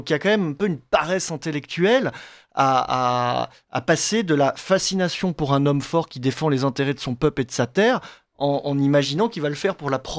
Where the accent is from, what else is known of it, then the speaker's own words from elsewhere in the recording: France; comme nous n'exprimons pas nous-mêmes en tant que Français et Européens la moindre parcelle de puissance